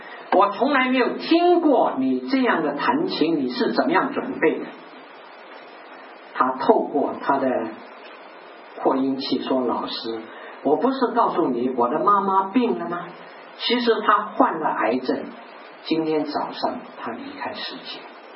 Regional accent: China; 我们中国人有一句话叫做舍得

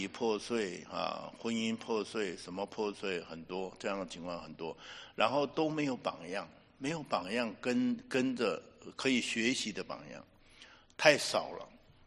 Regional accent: northern China, China; 我是急性子，我是北方人，我有什么讲什么啊

